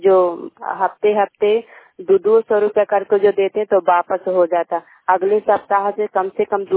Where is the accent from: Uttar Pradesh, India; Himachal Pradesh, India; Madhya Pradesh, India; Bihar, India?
Bihar, India; प्रखंड नवानसा, पंचायत खजरा, क्लस्टर भोवी, जिला ललंदा के निवासी हूँ।